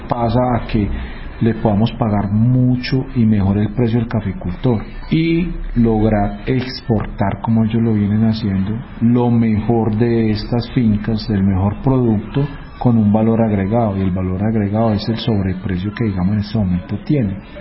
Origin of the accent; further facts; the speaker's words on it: Colombia; sabemos que como buenos colombianos siempre nos han enseñado a tomar café de greca.